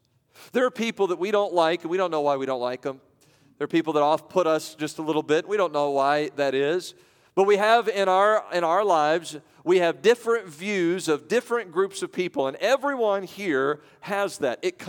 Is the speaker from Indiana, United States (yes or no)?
yes; Evansville, Indiana, United States; I grew up here in Evansville, Indiana, and we know what the demographics are here.